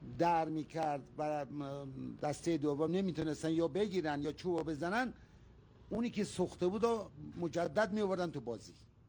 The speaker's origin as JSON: {"language": "Persian", "town": "Mahdishahr", "region": "Semnan", "country": "Iran", "said": "اهل مهدیشهر، در خدمتتون هستم"}